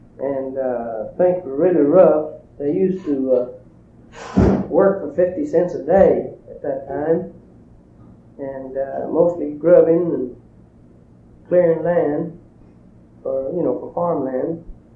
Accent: Bishop, California, United States; born there; I was born in Bishop in August 31st, 1929. That was when the Depression was really hitting in the Bishop area.

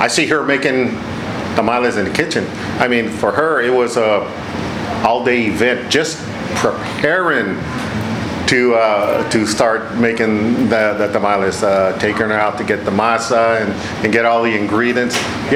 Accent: Corpus Christi, Texas, United States; Corpus Christi.

